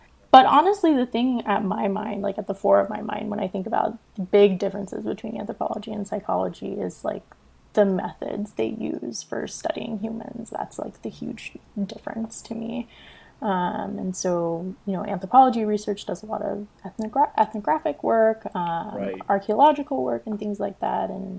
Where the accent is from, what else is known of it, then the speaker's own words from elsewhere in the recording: Lakeland, Florida, United States; And so I grew up in Central Florida, in Lakeland, Florida. I went to elementary, middle, high school there.